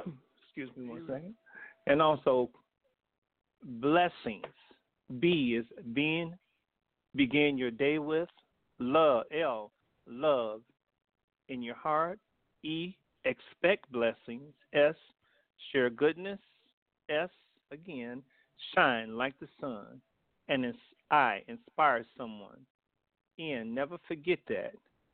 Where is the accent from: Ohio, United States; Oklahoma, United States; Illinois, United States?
Illinois, United States; Chicago; And also, I'm also from Chicago, Midwest.